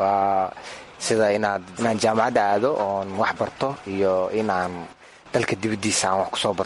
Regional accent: Dadaab, Garissa County, Kenya; inta aan ku dhashay aan ku koray ilaa yarka hadana oo ku soo noolaa intaan ku noolaa

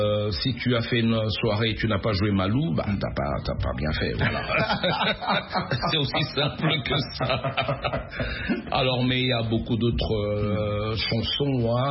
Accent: DR Congo; notre pays à ce moment-là, le Zaïre, on est des Zaïres.

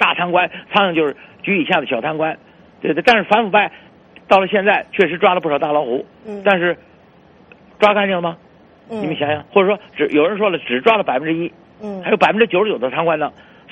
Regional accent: Beijing, China; 你像最近你们都是我们北京人谈的最多的

